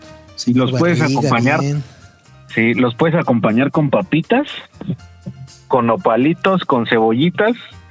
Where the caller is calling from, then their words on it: Tlalnepantla, State of Mexico, Mexico; de Tlanepantla.